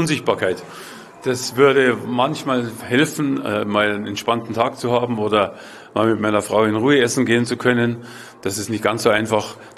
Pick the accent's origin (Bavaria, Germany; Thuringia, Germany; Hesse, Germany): Bavaria, Germany; Munich; Naja, als Münchner war natürlich mein Lieblingsmuseum das Deutsche Museum